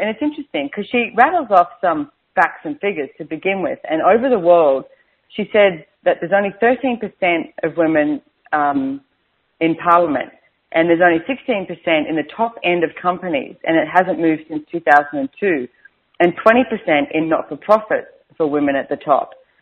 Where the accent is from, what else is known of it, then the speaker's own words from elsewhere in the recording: Australia; accent: Aussie; You know, that's being very Aussie the way I'm speaking right now.